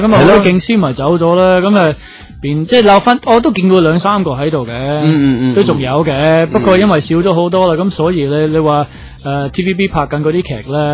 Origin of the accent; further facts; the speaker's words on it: Australia; now in Hong Kong; 我喺澳洲長大啊嘛。